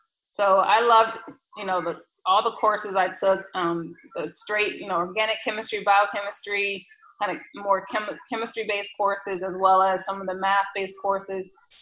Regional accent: the South, United States; I think I had experienced, you know, the East Coast, and I'm from the South, so I just wanted a whole new experience.

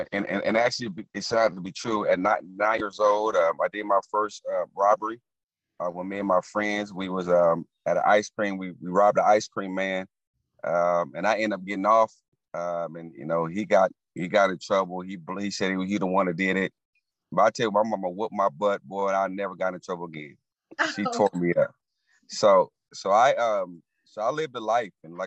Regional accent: Louisiana, United States; also born or lived in Muncie, Indiana; Well, first of all, I'm actually from Muncie, Indiana. I was born and raised in Louisiana to a beautiful mother

